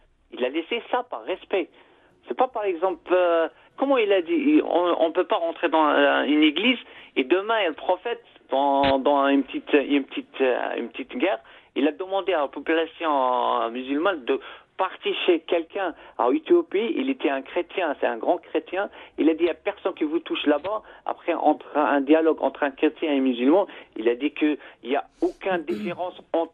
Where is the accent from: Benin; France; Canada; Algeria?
Algeria; moi, je suis un Algérien